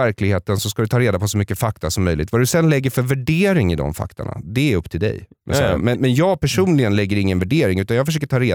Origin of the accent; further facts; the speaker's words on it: Bergshamra, Stockholm County, Sweden; jag växte upp i Bergshamra utanför Stockholm. Och när jag föddes i Bergshamra, norra Bergshamra